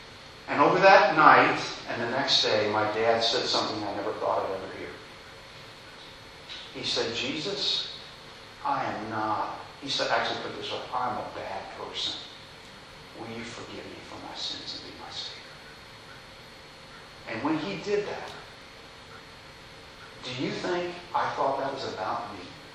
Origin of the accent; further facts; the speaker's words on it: Louisville, Kentucky, United States; I grew up in Louisville, Kentucky, one of the pieces of the Bible Belt.